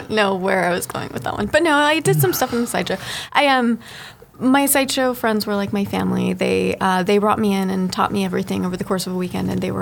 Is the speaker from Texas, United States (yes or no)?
yes; Dallas, Texas, United States; also born or lived in California; I was actually born in California. I grew up in Texas, but somewhere on the internet people got confused